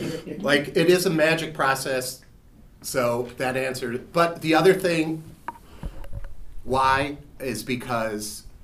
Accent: Illinois, United States; one of the things where I grew up outside of Chicago, I learned a lot about LA from different things

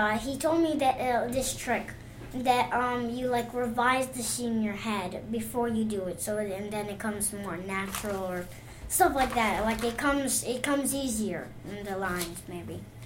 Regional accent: Canada; it's the only sport I'm really proud of saying I'm Canadian

